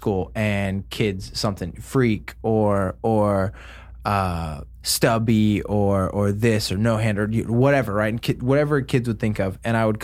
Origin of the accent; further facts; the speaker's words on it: Oklahoma, United States; So I grew up in Oklahoma, and I know you're a Brit